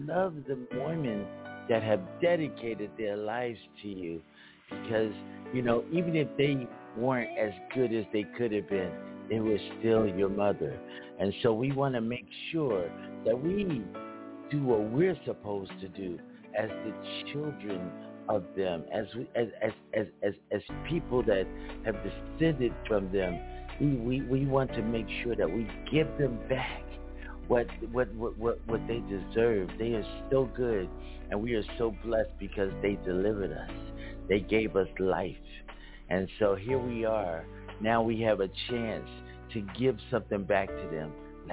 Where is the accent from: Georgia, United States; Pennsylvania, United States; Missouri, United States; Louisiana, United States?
Pennsylvania, United States; Philadelphia; And I'm from Philly.